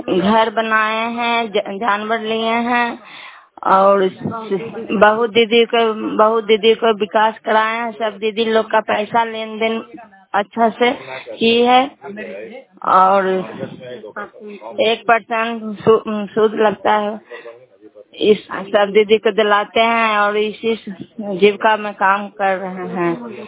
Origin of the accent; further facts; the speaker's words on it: Makrawta, Bihar, India; कराई ब्लॉक से, नालंदा जिला से, गाँव मकरावता।